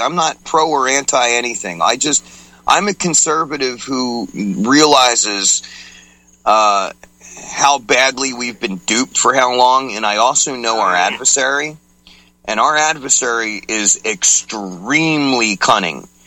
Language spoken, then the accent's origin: English; New Jersey, United States; See, I grew up in New Jersey, and Trump had a very strong presence in New Jersey.